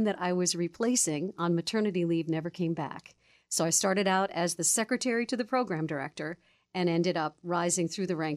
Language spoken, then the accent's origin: English; Hartford, Connecticut, United States; also born or lived in New York City; Yeah, both parents from the Bronx, born in New York City, raised in Connecticut, in the Hartford area, where most people don't have much of an accent.